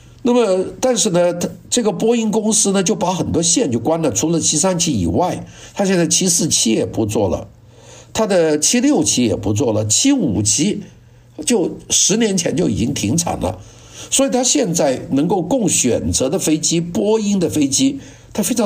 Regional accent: China; 707我们中国人第一次见是1972年

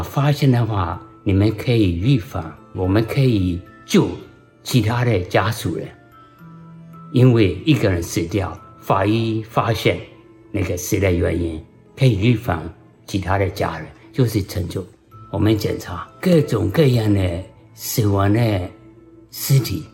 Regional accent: Myanmar; moved away as an adult; now in Los Angeles, United States; 现在工作在洛杉矶县的法医。我到美国1997年，

